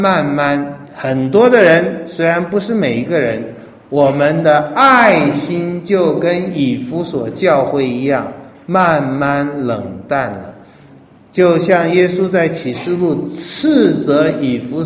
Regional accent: Taiwan; 不管是吃喝拉撒，像我们台湾话讲的那样子

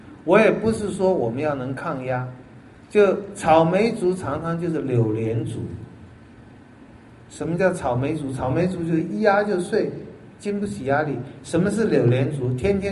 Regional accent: Taiwan; 以前都讲到我们台湾人这样

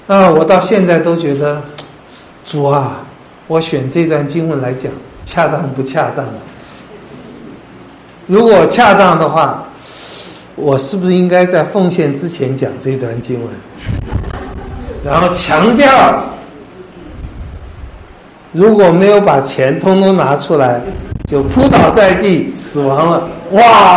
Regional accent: China; 你说我们中国人没有这种想法，哎呀恐怕也有哎。

